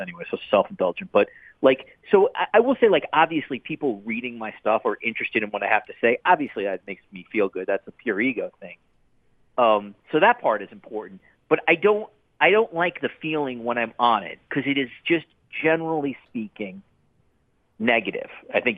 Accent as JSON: {"language": "English", "country": "United States", "also_born_or_lived": "New York", "lives_now": "Toronto, Canada", "said": "I will say as an American in living in Toronto, it's just crazy, like, how much analysis there is on that team."}